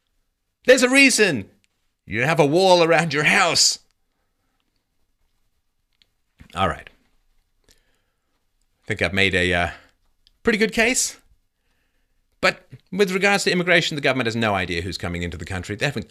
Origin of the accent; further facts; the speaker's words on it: London, United Kingdom; also born or lived in Ireland; I was born in Southern Ireland. I grew up in London, England.